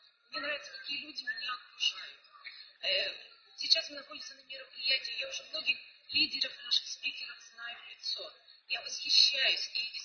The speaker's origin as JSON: {"language": "Russian", "town": "Kirov", "region": "Kirov Oblast", "country": "Russia", "said": "я приехала из Кирова, сейчас мы находимся в шикарном отеле «Солнечный берег» в Болгарии."}